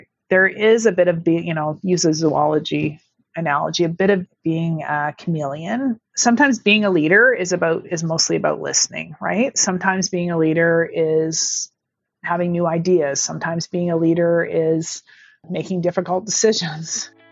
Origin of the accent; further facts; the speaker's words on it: Nova Scotia, Canada; I grew up actually in Nova Scotia, so on the Bay of Fundy by the water.